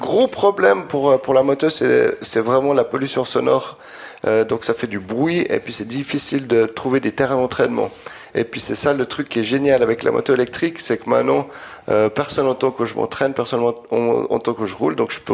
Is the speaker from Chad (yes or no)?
no; Switzerland; je suis un bon Suisse, j'aime pas trop parler d'argent.